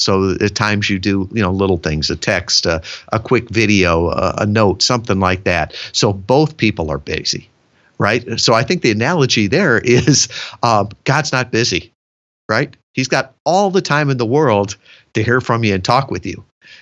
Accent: Chicago, Illinois, United States; I grew up in Chicago around John Wayne Gacy, mass murderer, just awful.

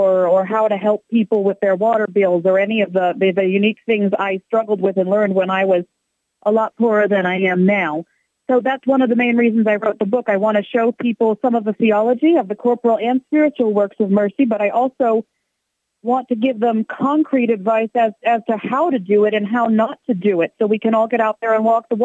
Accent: Columbus, United States; Well, I grew up in Columbus, raised Catholic.

